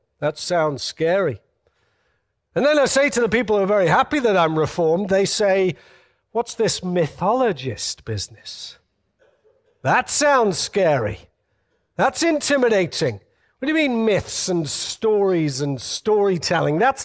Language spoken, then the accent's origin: English; West Midlands, United Kingdom; You can find it just off the M6 near Stoke-on-Trent in England.